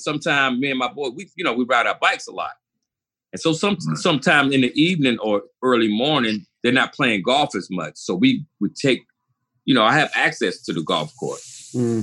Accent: Charlotte, North Carolina, United States; And I was born and raised here in Charlotte, North Carolina.

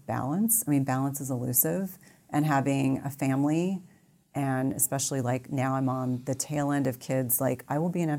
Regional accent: New Jersey, United States; I'm a little bit. I mean, I grew up in New Jersey.

